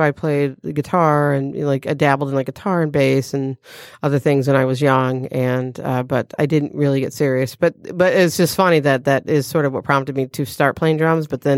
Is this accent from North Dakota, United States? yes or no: no; Waterford, Michigan, United States; now in Ferndale, United States; So I grew up in Waterford, and I live in Ferndale now. I moved in my like mid-20s out of Waterford, and I moved to Royal Oak first, actually, and then to Ferndale. But so yeah, that's sort of where I'm from.